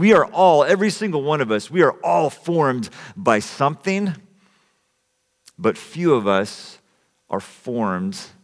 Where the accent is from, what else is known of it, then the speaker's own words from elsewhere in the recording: California, United States; also born or lived in Bay Area / Boston; I was born in the Bay Area, grew up on the central coast of California, and so I kind of like to think of San Francisco as my city.